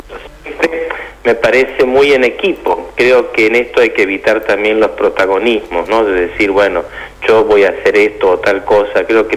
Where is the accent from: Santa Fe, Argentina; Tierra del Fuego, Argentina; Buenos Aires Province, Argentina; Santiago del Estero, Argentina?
Santa Fe, Argentina; Rosario; hace 11 años que no estoy, así bien. Que tendré que meterme de a poquito, ¿no? Pero sí, bueno, sí, soy santafesino, rosarino, así que para mí es una alegría grande volver a la provincia.